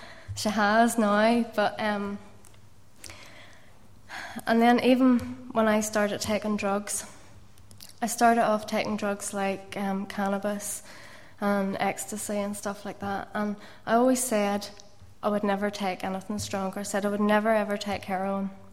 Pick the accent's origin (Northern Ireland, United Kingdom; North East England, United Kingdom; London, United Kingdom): Northern Ireland, United Kingdom; Ballymena; I was born and brought up in Ballymena, or as you say in Korean, born and reared in Ballymena. I was the eldest of four children